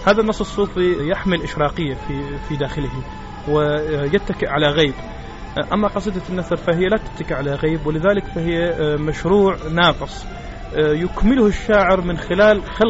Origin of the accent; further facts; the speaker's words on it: Baghdad, Baghdad Governorate, Iraq; من مواليد شهر 12 من عام 1982 من مواليد بغداد، تدرجت في المدارس الابتدائية والمتوسطة والإعدادية في مدينة الثورة